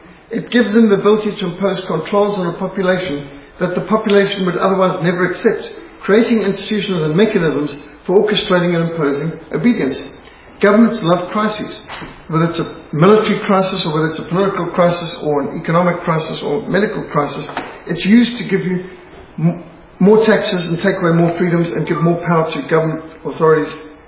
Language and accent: English; Zimbabwe; Now, I was brought up in Rhodesia where we got bilharzia. It didn't stop us swimming in the dams.